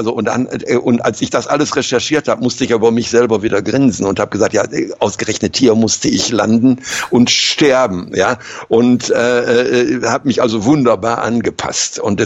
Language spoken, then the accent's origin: German; Germany; also ich bin Deutscher